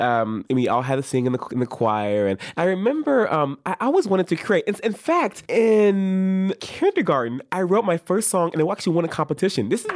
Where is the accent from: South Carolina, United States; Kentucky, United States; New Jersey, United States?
Kentucky, United States; Lexington; I grew up in Kentucky, in Lexington, pretty much raised by my mom.